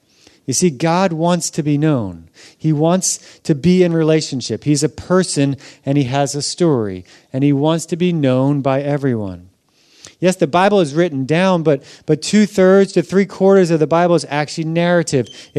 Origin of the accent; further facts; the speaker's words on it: Philadelphia, Pennsylvania, United States; As a kid, I grew up in Philadelphia, so the East Coast of United States.